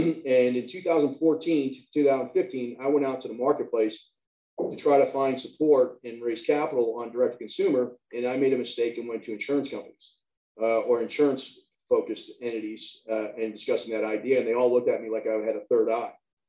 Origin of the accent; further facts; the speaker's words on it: Melbourne, Florida, United States; Well, first of all, I grew up here. I grew up in Melbourne.